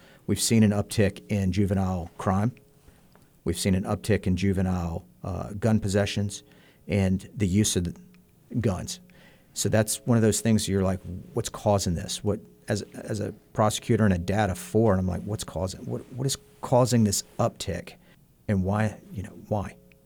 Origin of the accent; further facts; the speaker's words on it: Birmingham, Alabama, United States; I grew up in Birmingham, Alabama. I grew up knowing gang members.